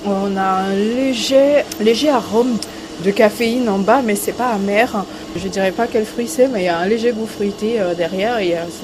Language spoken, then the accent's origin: French; Côte d’Ivoire; Je suis partie de mes origines parce que je suis ivoirienne.